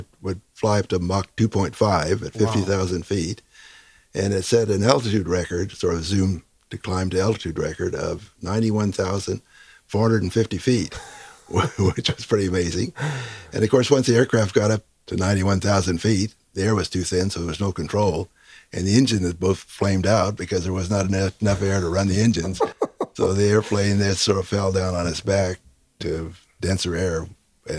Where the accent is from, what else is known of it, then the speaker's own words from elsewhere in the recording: San Diego, California, United States; Well, let's see. I grew up in San Diego.